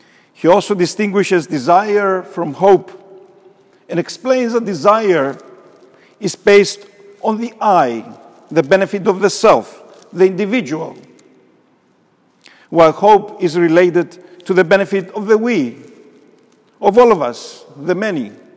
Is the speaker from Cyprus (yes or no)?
yes; Cyprus; was just 11 years old on March 4th of 1968. Growing up in Cyprus, a small island on the eastern Mediterranean, on the far eastern corner of the Mediterranean Sea, more than 6,000 miles away from Memphis, Tennessee.